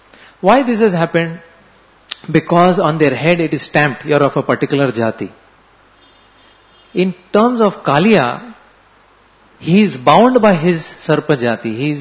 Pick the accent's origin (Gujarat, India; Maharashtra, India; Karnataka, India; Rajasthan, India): Maharashtra, India; Mumbai; I'm from Mumbai.